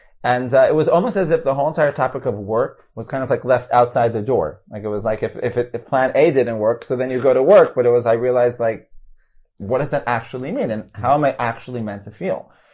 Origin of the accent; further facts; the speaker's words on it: New York, United States; I'm from New York, and about 11 years ago, I had left full-time learning.